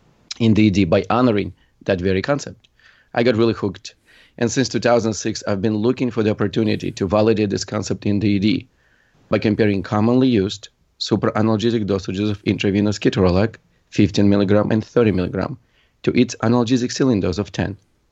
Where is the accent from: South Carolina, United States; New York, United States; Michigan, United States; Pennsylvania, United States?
New York, United States; accent: Russian; I am from New York, but, you know, Russian accent, working in Brooklyn, that's probably what you're hearing.